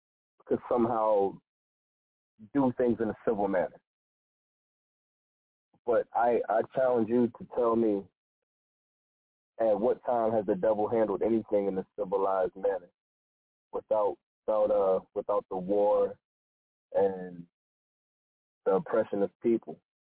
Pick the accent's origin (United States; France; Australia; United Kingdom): United States; Philadelphia, Pennsylvania; my mom, she's from Virginia, but I'm from Philly.